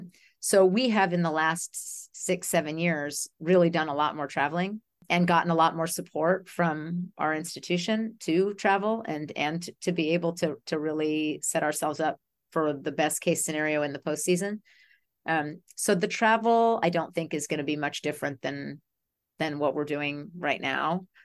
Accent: California, United States; I mean, like, I grew up in Northern California.

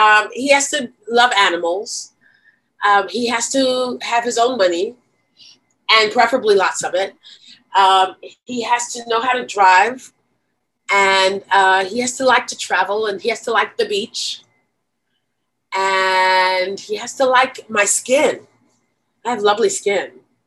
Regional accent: Brooklyn, New York, United States; I grew up in Brooklyn, you know, I got lots of Jewish friends

